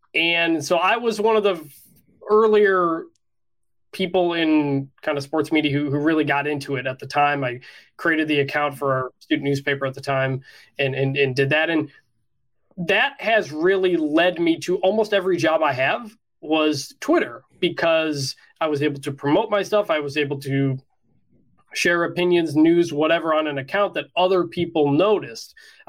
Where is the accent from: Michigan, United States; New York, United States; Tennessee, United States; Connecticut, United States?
Michigan, United States; Detroit; the only sports I cared about were the Detroit Red Wings growing up in Detroit.